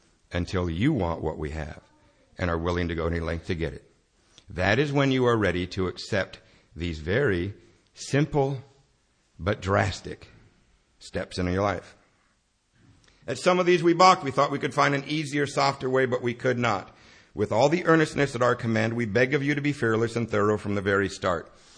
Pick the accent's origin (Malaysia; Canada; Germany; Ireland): Malaysia; Borneo; also born or lived in Helena, Montana, United States; I was born in Helena, Montana. At 4 years old, my father took the whole family, my brother, my sister, and me, my mother, to the island of Borneo.